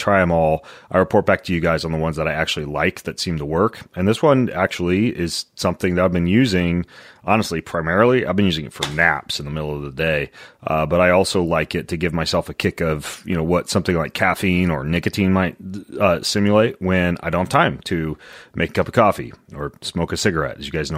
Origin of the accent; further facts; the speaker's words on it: Spokane, Washington, United States; He happens to have studied theology right here in my hometown in Spokane.